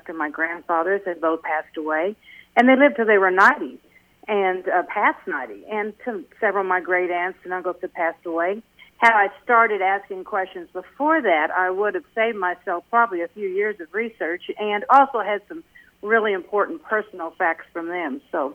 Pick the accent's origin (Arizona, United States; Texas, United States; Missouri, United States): Missouri, United States; Carrollton; also born or lived in Chillicothe; I'm from Carrollton. I was born and raised in Chillicothe. I was born in Chillicothe and raised in Carrollton, so I'm from this area.